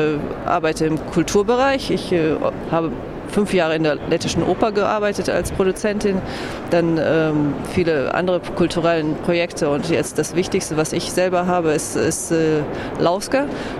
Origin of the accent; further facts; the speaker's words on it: Bremen, Germany; moved away as an adult; also born or lived in Aachen, Germany; now in Riga, Latvia; Ja, also ich kann nicht sagen, dass ich gebürtige Bremerin bin, weil ich hier in Aachen geboren bin, aber in Bremen aufgewachsen. Aber ich wohne jetzt schon seit 1994 in Lettland, in Riga, und habe da studiert und arbeite dort und mein ganzes Erwachsenenleben